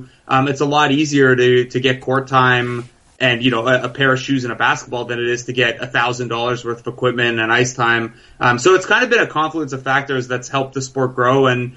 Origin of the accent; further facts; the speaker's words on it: Canada; I'm Canadian